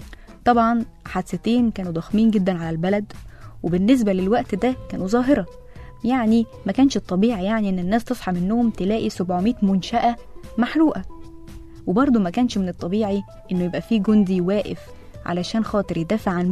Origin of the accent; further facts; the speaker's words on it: Egypt; احنا كشعب مصري